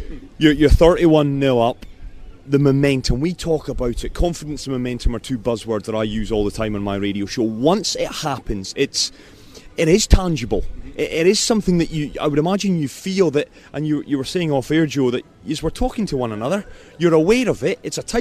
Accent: Scotland, United Kingdom; Because, again, I say this as a Scotsman

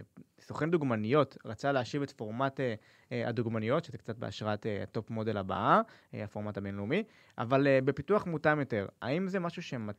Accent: Ashdod, Southern District, Israel; also born or lived in Rehovot; אני גם עדיין גר שם, לא רק מולדתי.

